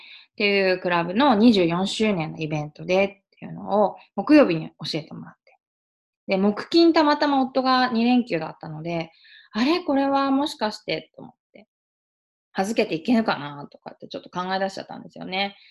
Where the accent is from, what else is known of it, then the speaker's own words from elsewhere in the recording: Iwaki, Fukushima, Japan; いわき市、私、福島県のいわき市出身なんですけど、